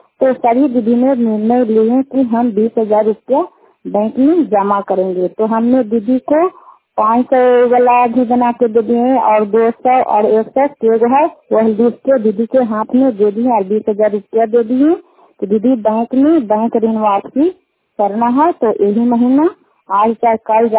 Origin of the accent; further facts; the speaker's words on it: Sukhahariya, Bihar, India; सुखहरिया के रहने वाले हैं। रुखाड़ पंचायत चंदी प्रखंड नालंदा जिला के